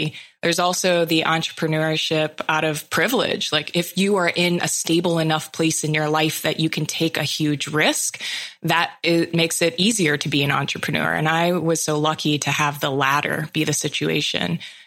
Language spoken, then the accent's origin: English; Hawaii, United States; Growing up in Hawaii is inherently a lesson in the beauty of Hawaiian ideals. It is interesting to be born and raised in a place and know your whole life that you're actually a guest there.